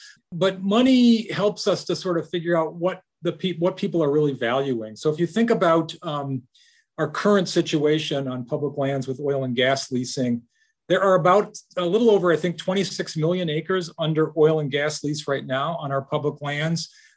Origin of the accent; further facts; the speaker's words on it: Colorado, United States; Colorado, my home state, for example, has a 20% royalty rate.